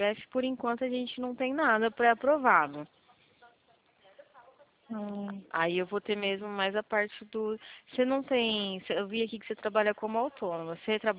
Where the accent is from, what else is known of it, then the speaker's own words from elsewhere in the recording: São Paulo, Brazil; meu DDD é 19, que eu sou aqui da região de Campinas, de São Paulo, sabe, do estado de São Paulo.